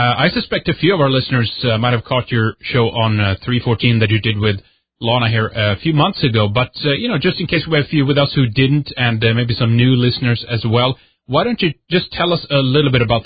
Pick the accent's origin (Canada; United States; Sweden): Sweden; English is a second language; I am from Sweden, a country in utter shambles.